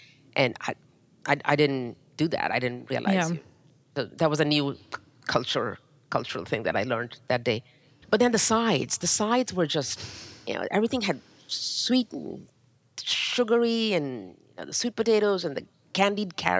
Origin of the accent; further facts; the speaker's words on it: Pakistan; also born or lived in Zambia; I grew up in Pakistan and Zambia, so my formative years were in cultures that revolve around storytelling and oral history